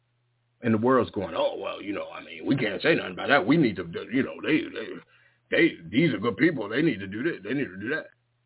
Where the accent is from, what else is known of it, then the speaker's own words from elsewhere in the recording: Maryland, United States; Yeah, but I'm from Maryland. That's where I grew up.